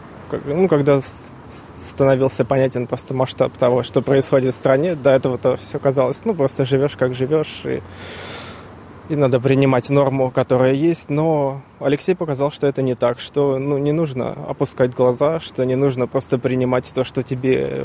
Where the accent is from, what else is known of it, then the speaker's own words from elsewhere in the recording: Moscow, Russia; now in Australia; из Москвы, проживаю в Австралии с 2022 года.